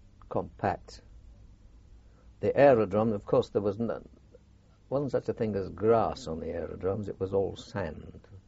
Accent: Wales, United Kingdom; born there; I was born in North Wales

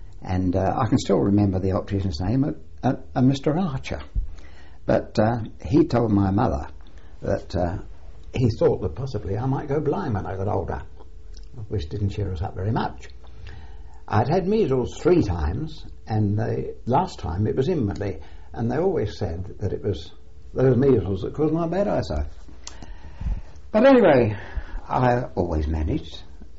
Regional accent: London, United Kingdom; I was born in 1895 in Kentish Town in London. My father was a tailor, a journeyman tailor with his own business, and I had a brother, an elder brother

